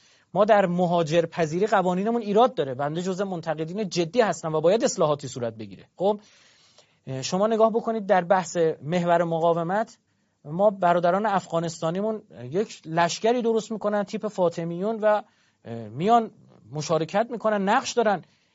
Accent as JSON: {"language": "Persian", "country": "Iran", "said": "واقعا یکی از افتخارات ما ایرانیانه"}